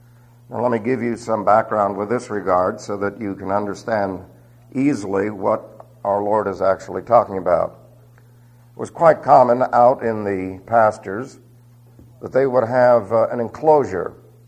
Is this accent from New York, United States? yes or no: yes; New York City, New York, United States; also born or lived in Utah; Now, I'm sure you know that I was raised in New York City, and there's not a lot of sheep on the hoof there, you know.